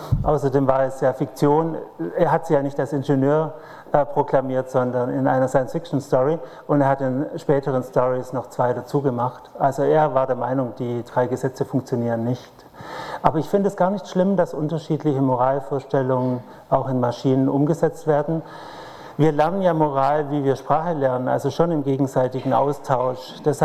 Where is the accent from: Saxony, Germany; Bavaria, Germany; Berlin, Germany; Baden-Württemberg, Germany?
Baden-Württemberg, Germany; Ich komme aus dem Schwabenland ursprünglich